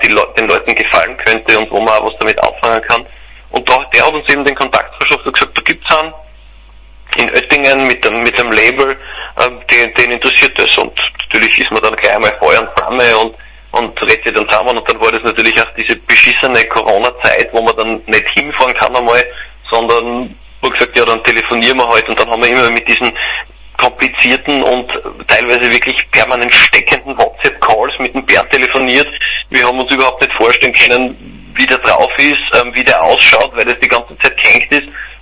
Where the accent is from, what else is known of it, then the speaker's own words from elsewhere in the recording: Austria; man hat halt irgendwie das Gefühl als Österreicher